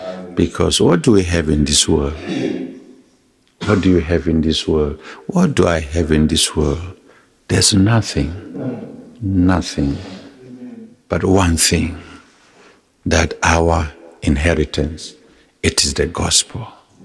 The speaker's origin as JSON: {"language": "English", "country": "South Sudan", "lives_now": "United States", "said": "I'm from South Sudan. South Sudan is the newest country, 10 years old today. We were under Muslim rule for 50 years."}